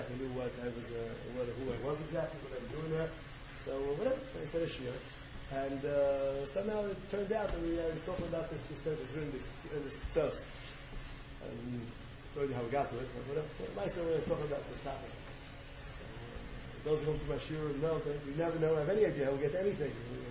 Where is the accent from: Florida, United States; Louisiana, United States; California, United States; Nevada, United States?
California, United States; So, I'm from California.